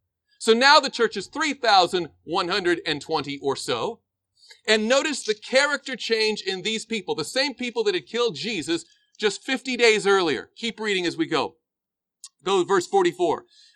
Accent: the South, United States; I grew up in the South. We call it holy rolling, right?

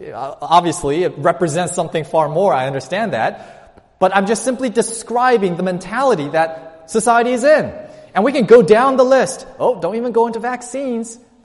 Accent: Hong Kong; born there; But I was born in Hong Kong.

